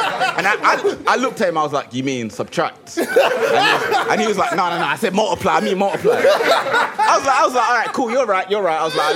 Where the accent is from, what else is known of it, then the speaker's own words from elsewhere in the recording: East Ham, London, United Kingdom; I came from Ends and then I went to Haven sixth form. And when you move from somewhere like Ends, East Ham to Haven, you see new people.